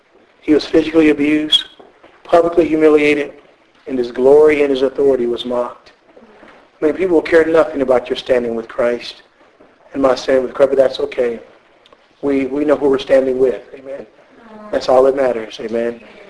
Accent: United States; Like I'm from the United States. People move to this state.

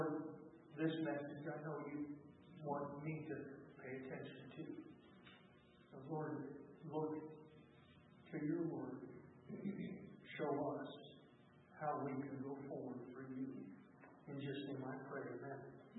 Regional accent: Navajo Nation, United States; Now, I was raised on the Navajo Reservation, and Laura knows what I'm talking about.

